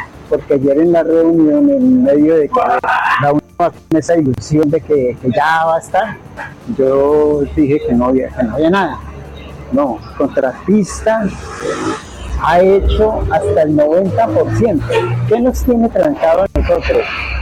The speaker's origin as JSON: {"language": "Spanish", "region": "Bogotá", "country": "Colombia", "said": "Entonces, yo soy bogotano"}